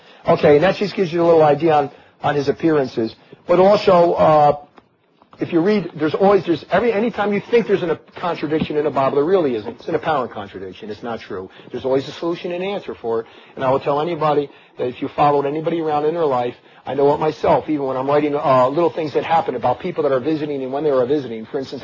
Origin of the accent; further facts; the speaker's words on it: Newark, New Jersey, United States; now in Chimayo, United States; I came from Newark, New Jersey, and I came over and I ended up in Chimayo, New Mexico.